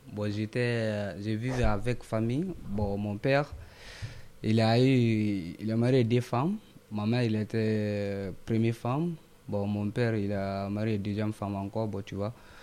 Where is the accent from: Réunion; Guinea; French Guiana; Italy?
Guinea; Conakry; now in Saint-Étienne, France; Je suis guinéen, je viens de la Guinée-Conakry. Bon, j'ai 16 ans. Je suis étudié en France, ici à Ville, à Saint-Étienne